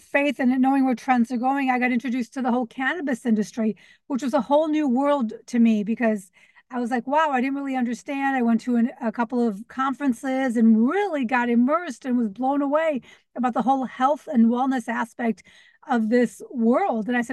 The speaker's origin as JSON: {"language": "English", "town": "Cleveland", "region": "Ohio", "country": "United States", "tie": "born or raised there", "said": "I grew up in Cleveland, Ohio"}